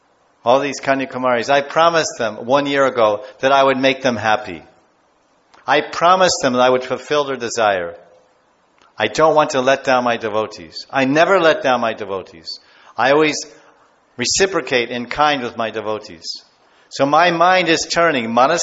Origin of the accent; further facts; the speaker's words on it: United States; I'm from America, and we were raised as a Christian.